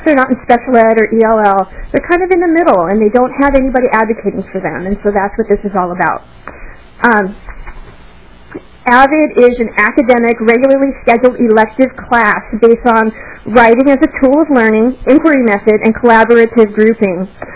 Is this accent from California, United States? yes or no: yes; California, United States; now in Minnesota, United States; I'm actually from California. I've only lived in Minnesota for a year and a half